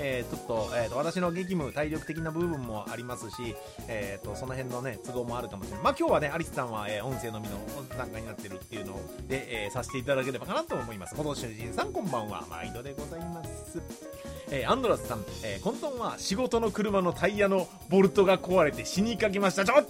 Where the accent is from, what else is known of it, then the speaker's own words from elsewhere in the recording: Kagawa, Japan; 私の実家ってさ、某うどん県で、まあ、某うどん製でね、うどん屋さんをやってるんですが